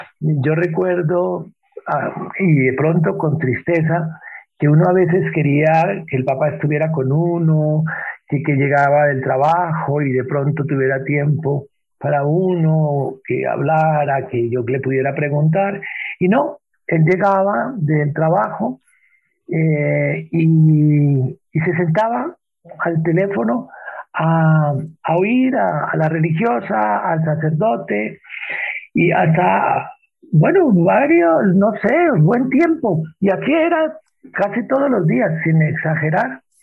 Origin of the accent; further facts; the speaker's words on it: Bogotá, Colombia; Sí, nací en Colombia, en una población muy cercana a Bogotá, aunque me he criado en Bogotá.